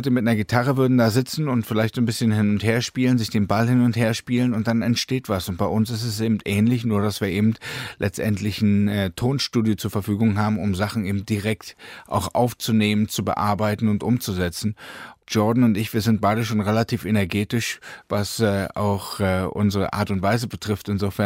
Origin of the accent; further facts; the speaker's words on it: East Berlin, Berlin, Germany; Ich bin in der DDR groß geworden und das hängt halt natürlich auch nah beieinander in Ost-Berlin.